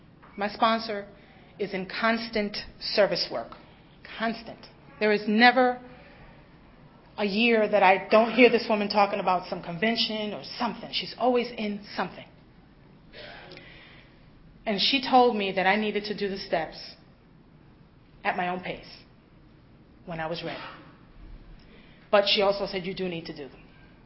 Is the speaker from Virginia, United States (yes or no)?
yes; Virginia, United States; I'm from the Northern Virginia area. I was doing the Beltway jails.